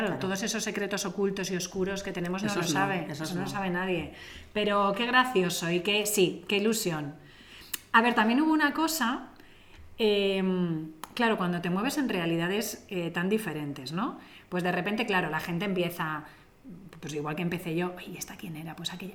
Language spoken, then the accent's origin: Spanish; Lloret de Mar, Catalonia, Spain; en mi pueblo está a una hora de Barcelona, entonces había mucha gente que venía los fines de semana